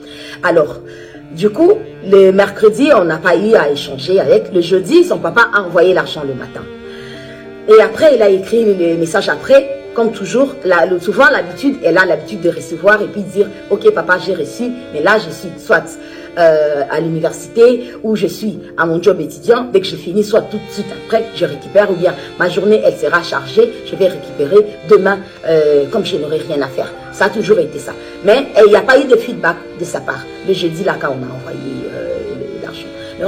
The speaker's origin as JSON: {"language": "French", "region": "Kinshasa", "country": "DR Congo", "said": "je suis congolaise d'origine vivant à Kinshasa."}